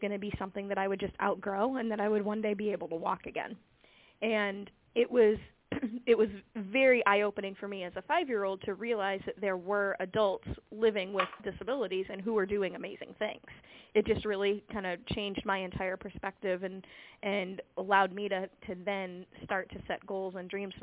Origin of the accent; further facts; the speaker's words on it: Boston, Massachusetts, United States; I was very fortunate growing up in the Boston area